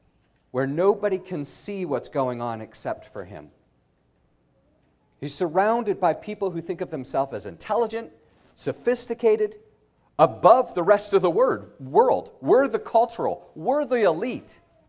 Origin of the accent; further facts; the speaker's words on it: Colorado, United States; I grew up in Colorado, and I would always be astounded as we would go up into the mountains